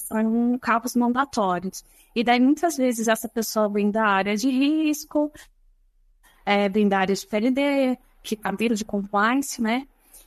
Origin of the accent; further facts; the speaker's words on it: Rio de Janeiro, Brazil; now in São Paulo, Brazil; E depois vim para São Paulo, sou carioca